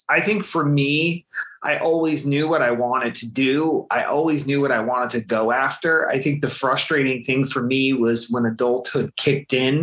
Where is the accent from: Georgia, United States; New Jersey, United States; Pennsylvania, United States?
New Jersey, United States; I grew up in central New Jersey. Typically there is an argument in New Jersey as to there is no central.